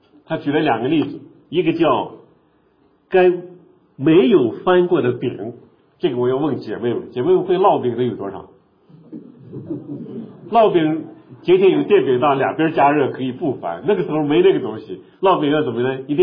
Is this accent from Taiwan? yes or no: no; China; 我们中国人